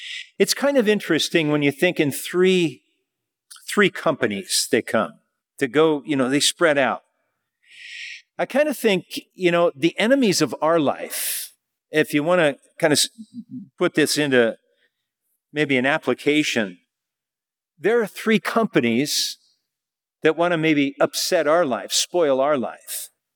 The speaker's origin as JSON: {"language": "English", "country": "Germany", "said": "I'm from Germany."}